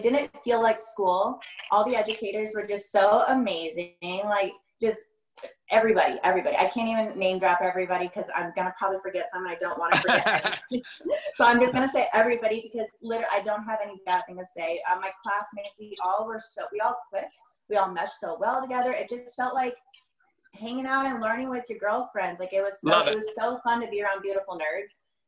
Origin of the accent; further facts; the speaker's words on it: Mesa, Arizona, United States; So yeah, I'm born and raised in Arizona. And I born in Mesa. I now currently reside in Gilbert.